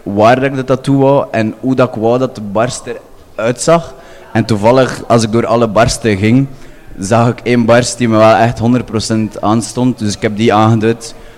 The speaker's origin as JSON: {"language": "Dutch", "town": "Dendermonde", "region": "Flanders", "country": "Belgium", "accent": "Dendermonde", "moved": "yes", "lives_now": "Oostende, Belgium", "said": "Ook begint mijn accent van de Dendermonde minder en minder duidelijk te worden."}